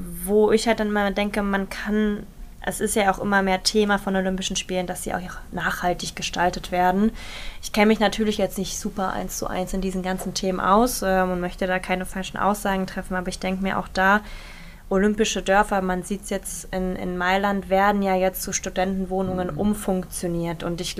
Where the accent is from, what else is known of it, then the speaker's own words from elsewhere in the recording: Berlin, Germany; born there; ich als gebürtige Berlinerin, die ja auch diese ganzen Trainingsstätten und alles tagtäglich die letzten 20 Jahre genutzt hat